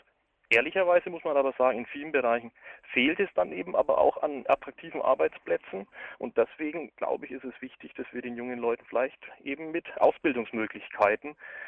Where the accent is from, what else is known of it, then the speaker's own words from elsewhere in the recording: Germany; wenn wir als Deutsche sagen, das und das sollt ihr tun